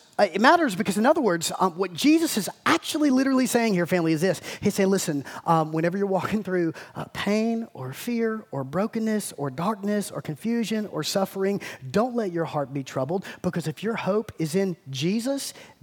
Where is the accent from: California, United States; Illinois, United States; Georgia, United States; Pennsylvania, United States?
Georgia, United States; Macon; I grew up in Macon, Georgia, and true story about Macon, Georgia